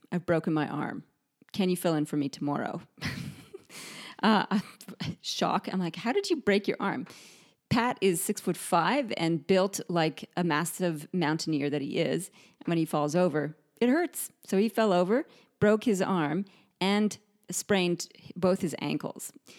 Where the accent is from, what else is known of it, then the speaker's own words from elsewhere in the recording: Canada; accent: Canadian; now in Australia; my accent really is still quite Canadian here. And no matter how hard I try, I can't quite get the pronunciation.